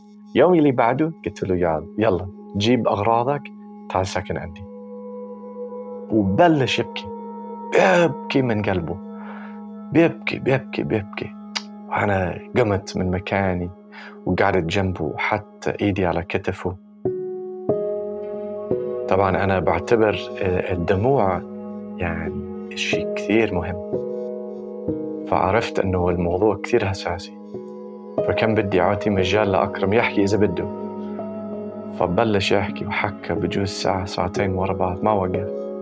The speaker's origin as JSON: {"language": "Arabic", "country": "United States", "said": "كيف كانت حياته صعبة للدرجة أنا كوني أمريكي مش قادر أدرك أصلاً."}